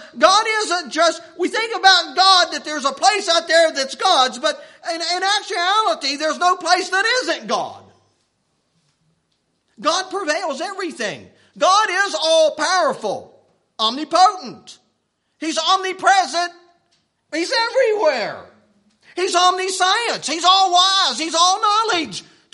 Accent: West Virginia, United States; I remember seeing over in my hometown, they had wood chopping contests.

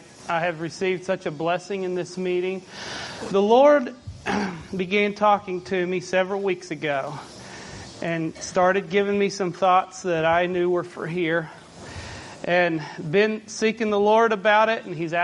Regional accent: Kentucky, United States; from Central Kentucky. Go to the Junction City congregation.

